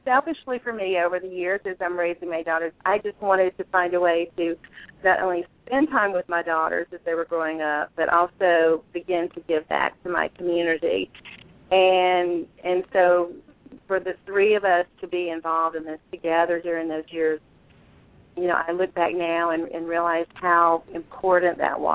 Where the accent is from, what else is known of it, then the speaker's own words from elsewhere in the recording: Southeast, United States; I grew up in the Southeast, and I grew up in a family of very, very modest means, so philanthropy wasn't really part of our daily lives.